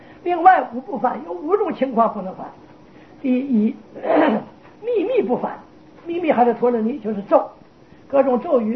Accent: China; 往北来传的大乘佛法，我们中国人接受的90%以上都是梵文的经典。

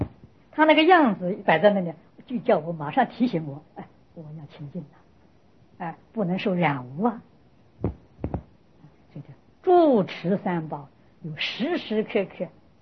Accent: China; 就像我们中国人家的供祖先牌位，不忘本。

